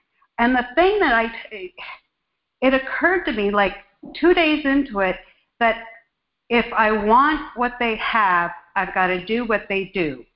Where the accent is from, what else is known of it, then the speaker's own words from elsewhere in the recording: Roseville, United States; I am from Roseville and also an attendee from last week's retreat.